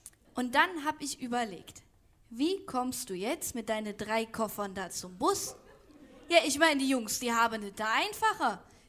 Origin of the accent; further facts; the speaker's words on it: Aachen, North Rhine-Westphalia, Germany; Ich komme aus Aachen.